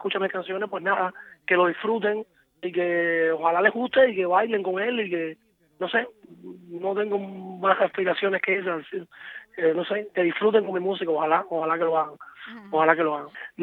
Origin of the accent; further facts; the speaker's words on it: Cuba; now in Spain; desde que me fui a España, de Cuba, en el año 97, definitivamente he estado en Cuba como 3 veces.